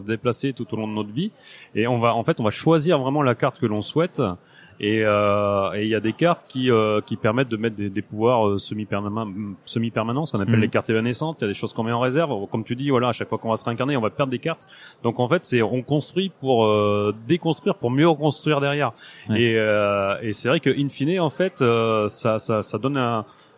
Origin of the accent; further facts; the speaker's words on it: Nouvelle-Aquitaine, France; on vient du Périgord, hein, il y a pas grand chose qui nous fait peur.